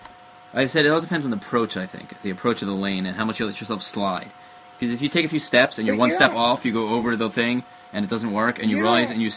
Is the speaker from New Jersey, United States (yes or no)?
yes; New Jersey, United States; I'm proud to say I'm from New Jersey.